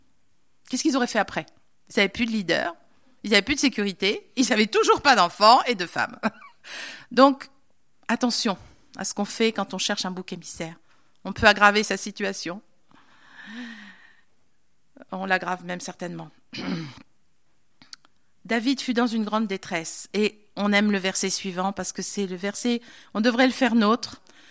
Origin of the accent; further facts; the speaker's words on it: France; parce qu'on est français. En bon français, il faut qu'on râle quand même.